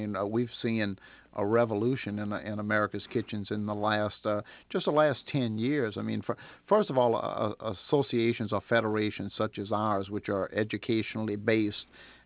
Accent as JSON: {"language": "English", "town": "New Orleans", "region": "Louisiana", "country": "United States", "said": "I'm from New Orleans, so you can imagine with a real ethnic cuisine there, Cajun and Creole."}